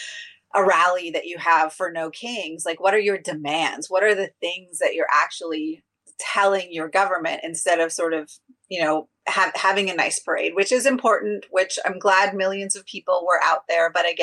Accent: Pakistan; because I am Pakistani

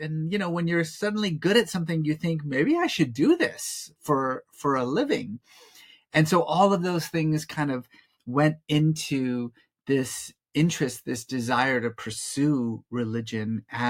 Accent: Iran; moved away; I grew up in Iran. I left, my family left in 1979 during the Iranian Revolution.

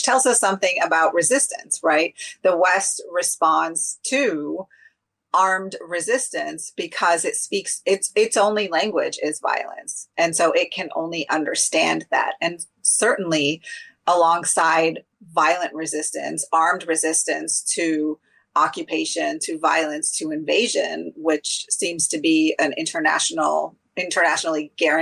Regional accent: Pakistan; because I am Pakistani

